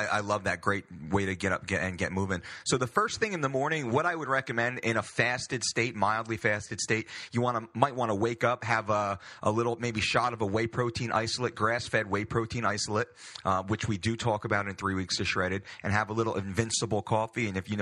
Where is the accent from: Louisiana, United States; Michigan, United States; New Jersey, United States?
New Jersey, United States; Belmar; You know I'm from Belmar.